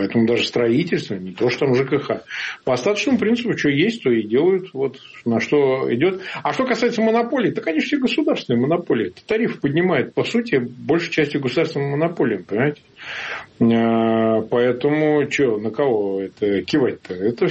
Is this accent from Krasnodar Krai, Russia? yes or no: no; Samara Oblast, Russia; Я вот родом из Самарской области